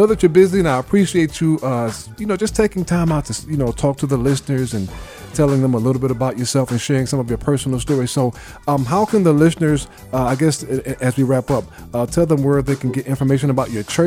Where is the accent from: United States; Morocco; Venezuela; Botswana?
United States; Brooklyn, New York; Born and raised in Brooklyn. So yeah.